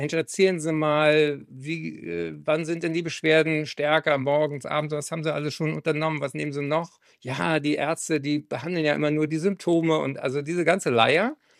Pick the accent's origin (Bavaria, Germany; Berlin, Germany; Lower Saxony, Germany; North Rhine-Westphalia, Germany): Berlin, Germany; hier in Berlin, in meiner Heimat, in Tegel